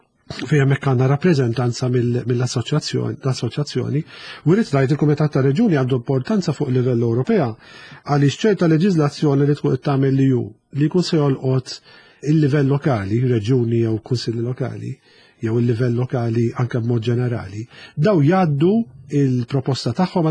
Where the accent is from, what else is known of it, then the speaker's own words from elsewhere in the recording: Rabat, Western Region, Malta; now in Marsaskala, Malta; jien noqgħod f'lokalità li ma twelidx fiha, jiena ġej mir-Rabat u noqgħod Marsa Skala.